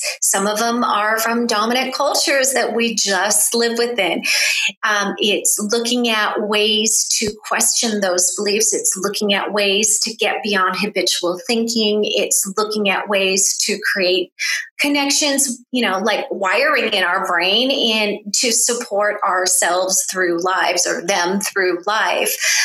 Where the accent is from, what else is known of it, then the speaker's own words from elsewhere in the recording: United States; I'm an American. I wasn't raised with this awareness that the world was so big.